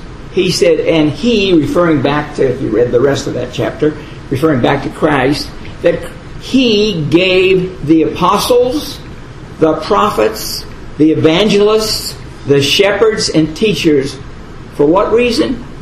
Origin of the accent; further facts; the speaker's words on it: Los Angeles, California, United States; In fact, I was born and raised in Los Angeles. We talk about the city of the angels, Los Angeles.